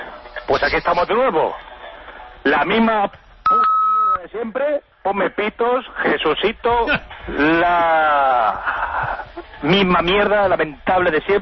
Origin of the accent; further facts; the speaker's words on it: Barcelona, Catalonia, Spain; Del mismo Barcelona, sí.